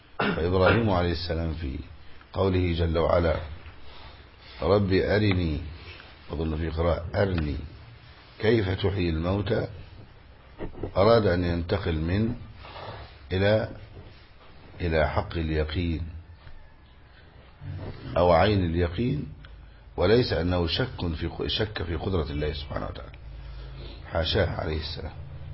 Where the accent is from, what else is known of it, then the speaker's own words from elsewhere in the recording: Egypt; من الخطأ الشائع عندنا في مصر أن يقال على الرجل عجوز